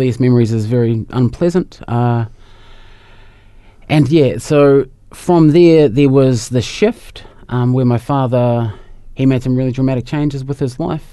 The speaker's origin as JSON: {"language": "English", "town": "Tokoroa", "region": "Waikato", "country": "New Zealand", "tie": "born or raised there", "said": "And growing up in Tokoroa was really interesting because being half Māori, half Scottish, is in a predominantly Māori town"}